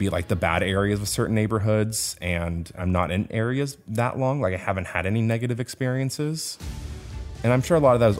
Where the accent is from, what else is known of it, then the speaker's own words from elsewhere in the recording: California, United States; when they hear I'm from California